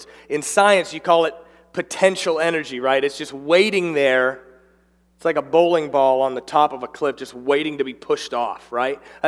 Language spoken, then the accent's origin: English; Altoona, Pennsylvania, United States; now in Knoxville, United States; Yeah, I grew up here in Altoona. I came to this church my whole life.